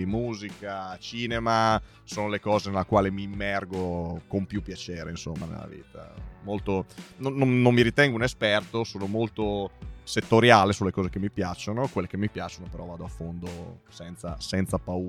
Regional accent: Forlimpopoli, Emilia-Romagna, Italy; born there; also born or lived in Trentino / Milan / Bologna; Ho una famiglia del sud, ho vissuto, sono nato a Forlimpopoli, provincia di Forlì Cesena, quindi già centro Italia. E già i miei avevano qualcosa tipo 9-8 traslochi alle spalle. Poi sono finito in Trentino, passando anche da provincia di Milano. Vissuto in Trentino per 10 anni.

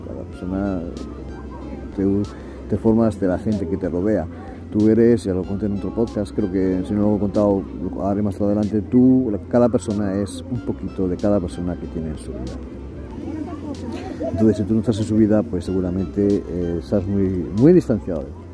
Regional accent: Extremadura, Spain; Y como yo y mi mujer somos de diferentes sitios de España, ella es de la comunidad autónoma de Galicia y yo soy de Extremadura

